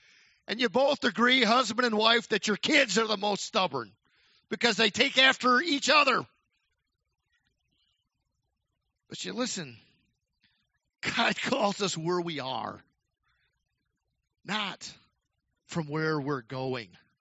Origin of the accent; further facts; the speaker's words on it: Texas, United States; I'm from Texas, and I guess … are stubborn and … are stubborn, and I got a combination of both.